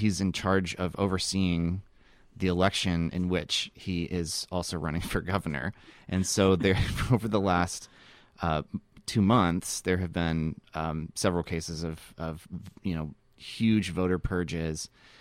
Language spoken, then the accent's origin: English; Spokane, Washington, United States; Yeah, sure. I grew up here in Spokane, and I think the reason that like you and I talked about having a conversation here today is primarily because I'm a member of the Democratic Socialists of America.